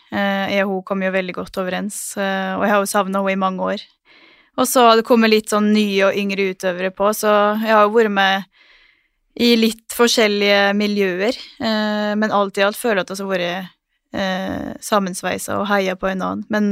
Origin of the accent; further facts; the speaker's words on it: Dombås, Innlandet, Norway; det kanskje mer den tiden hjemme på Dombås jeg har gått glipp av fordi når jeg først har vært I Norge så har jeg jo vært mest I Oslo